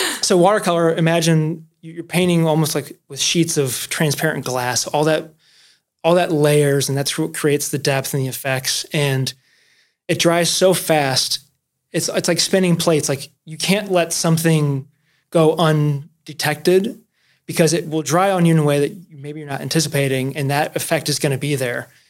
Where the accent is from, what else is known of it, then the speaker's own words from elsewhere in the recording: St. Louis, Missouri, United States; So I'm from St. Louis. I grew up in a very sports heavy city that's in my blood.